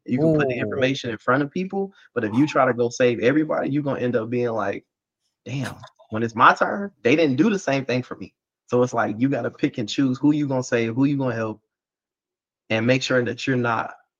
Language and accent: English; Savannah, Georgia, United States; I'm from Savannah. I'm not from Atlanta. Like, so we moved away from home long ago.